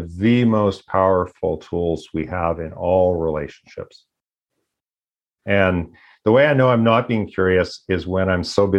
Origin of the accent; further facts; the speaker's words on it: Edmonton, Alberta, Canada; when I grew up in Edmonton and the prairies